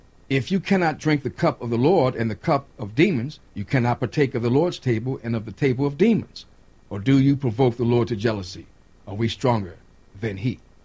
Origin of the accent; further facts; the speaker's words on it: New Orleans, Louisiana, United States; I'm from New Orleans. I've seen plenty of Mardi Gras, participated in them.